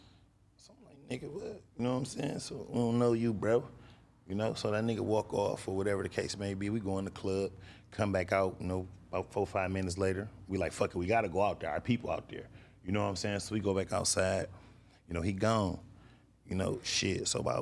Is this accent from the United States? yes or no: yes; Grand Rapids, Michigan, United States; People be like, where you from, Detroit? No, I'm from Grand Rapids.